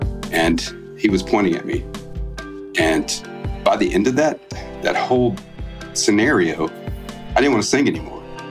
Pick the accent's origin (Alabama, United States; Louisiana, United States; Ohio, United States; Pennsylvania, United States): Alabama, United States; I grew up in South Alabama. My grandmother had her own radio show on WPRN in Butler, Alabama.